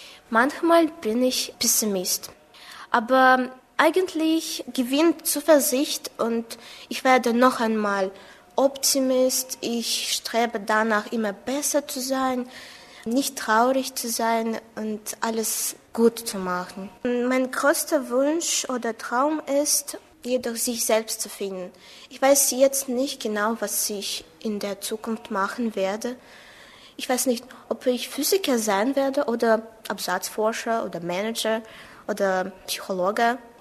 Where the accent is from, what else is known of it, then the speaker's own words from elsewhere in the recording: Tashkent, Uzbekistan; German is a second language; bin 1997 geboren. Ich bin aus Usbekistan, Taschkent, das Land der Sonne, der Farbe, der Blumen.